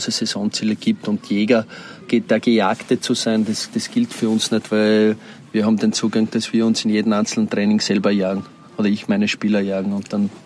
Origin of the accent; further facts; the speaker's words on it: Graz, Styria, Austria; beim Club, der einfach in meiner Heimat ist